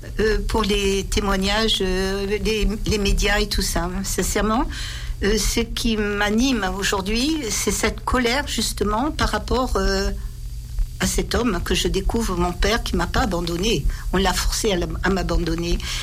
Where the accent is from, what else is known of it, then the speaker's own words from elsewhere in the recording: Occitanie, France; t'as un petit accent, j'étais du Gers, ah, t'as un petit accent